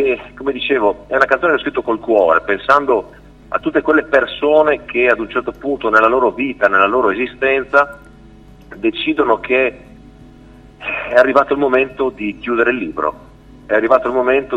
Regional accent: Udine, Friuli-Venezia Giulia, Italy; Allora, io sono un friulano doc, sono di Udine, abito a Udine

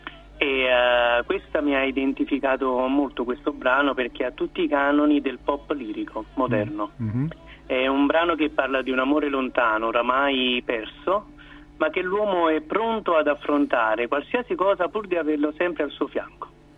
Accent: Pomigliano d'Arco, Campania, Italy; sono napoletano, della provincia di Napoli, di Pomigliano d'Arco

